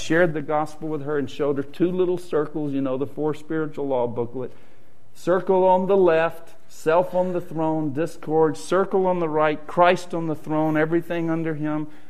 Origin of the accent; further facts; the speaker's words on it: the South, United States; Look, I grew up in the South